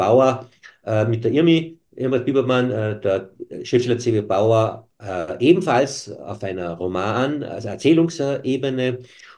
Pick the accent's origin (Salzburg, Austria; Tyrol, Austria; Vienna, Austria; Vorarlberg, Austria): Tyrol, Austria; also die man bei uns in Tirol abschätzig immer so als Körner bezeichnet hat